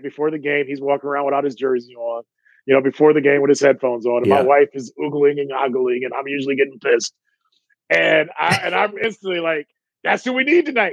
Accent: Richfield, Ohio, United States; when I was growing up near Richfield, where we would see Mark Price and Craig Elo and John Hot Rod Williams

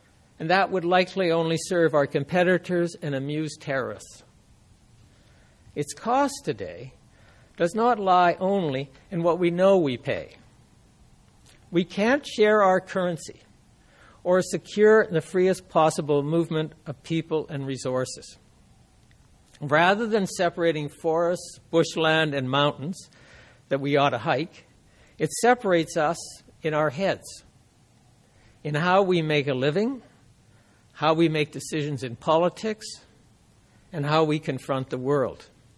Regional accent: Canada; My objective is more modest. After all, I am Canadian, but it is similar to Swift's.

